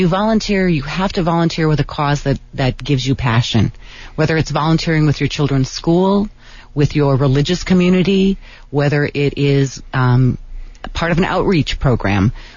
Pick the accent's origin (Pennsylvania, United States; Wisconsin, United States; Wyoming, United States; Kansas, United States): Wisconsin, United States; Okay, I'm originally from Wisconsin.